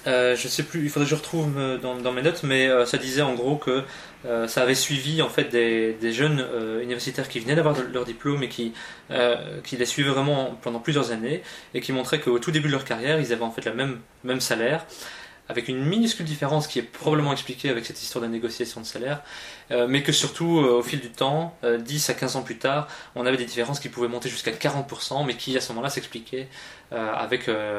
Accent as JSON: {"language": "French", "country": "Belgium", "said": "je ne pense pas que ce soit comme ça chez nous en Belgique"}